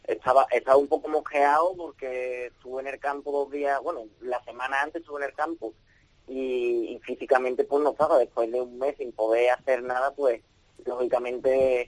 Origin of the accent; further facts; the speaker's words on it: Utrera, Andalusia, Spain; porque yo soy de Utrera